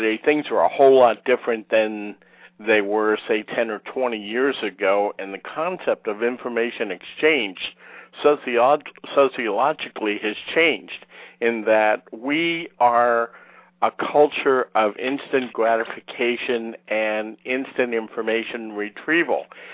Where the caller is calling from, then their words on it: Palm Beach, Florida, United States; I'm calling from Palm Beach, Florida.